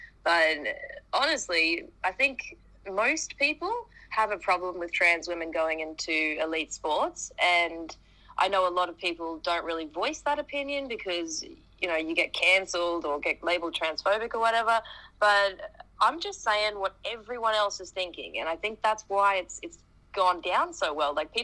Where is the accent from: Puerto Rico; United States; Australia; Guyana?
Australia; I'm 27. I'm from Australia.